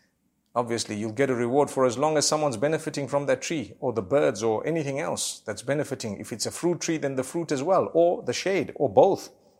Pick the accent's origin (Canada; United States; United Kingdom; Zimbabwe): Zimbabwe; I know I come from Zimbabwe. And back where I come from, sometimes a well dries up in a short time